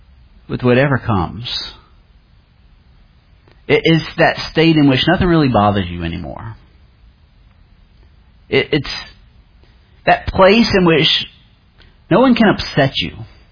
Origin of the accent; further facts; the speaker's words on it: Louisiana, United States; I made gumbo because I'm a Cajun and that's what we do.